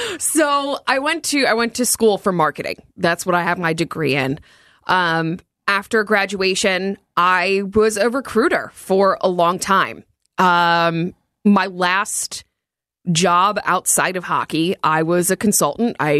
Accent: New Jersey, United States; I grew up in North Jersey, so it was Jets fans, Giants fans

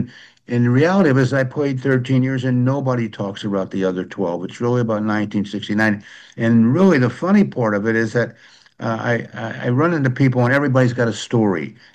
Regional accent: St. Louis, Missouri, United States; We were big Cardinal fans. I grew up in St. Louis, and he was one of these guys.

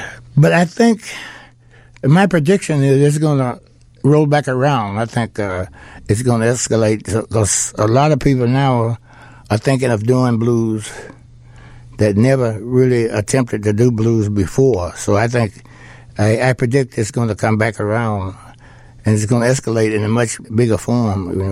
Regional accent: the South, United States; Because, well, I came from the South

